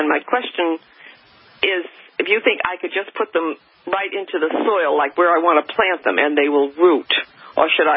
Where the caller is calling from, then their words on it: Danvers, Massachusetts, United States; Hi, Paul. I'm from Danvers.